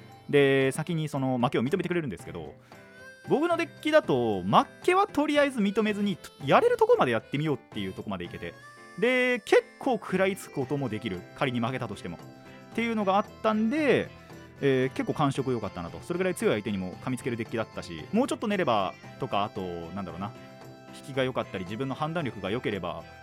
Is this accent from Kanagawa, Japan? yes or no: yes; Kanagawa, Japan; also born or lived in Tohoku; 僕もですね、やっぱ東北出身といえば東北出身なので、若干ほんと若干ですけど楽しみましたね。ほぼほぼ神奈川育ちなんでね、